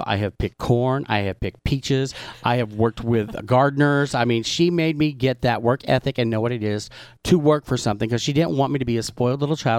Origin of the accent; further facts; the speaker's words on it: Palm Springs, California, United States; Because I've seen that growing up in Palm Springs a lot.